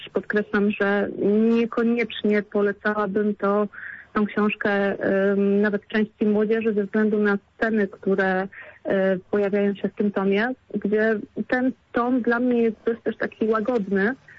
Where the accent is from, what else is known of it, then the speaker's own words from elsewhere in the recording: Sieraków, Greater Poland Voivodeship, Poland; to też wynika bardziej z miejsca, w którym się wychowywałam, w którym dorastałam. Był to Sieraków Wielkopolski i w latach 90., kiedy właśnie byłam dzieckiem